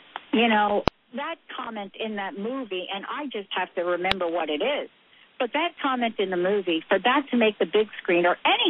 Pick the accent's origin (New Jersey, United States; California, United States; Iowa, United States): New Jersey, United States; well, I'm from New Jersey.